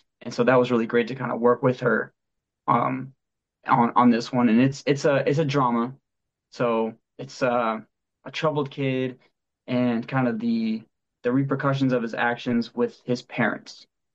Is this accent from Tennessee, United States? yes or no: yes; Tennessee, United States; I'm from Tennessee myself originally, so I can kind of identify with the backwoods of stories like